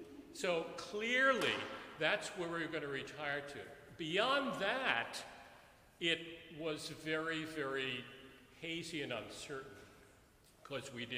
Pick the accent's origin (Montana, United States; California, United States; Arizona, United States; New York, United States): New York, United States; New York City; moved away; I was born and raised in New York.